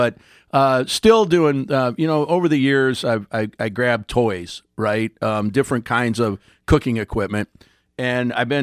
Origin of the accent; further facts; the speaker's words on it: Charlotte, North Carolina, United States; you know I'm from Charlotte, where I grew up anyway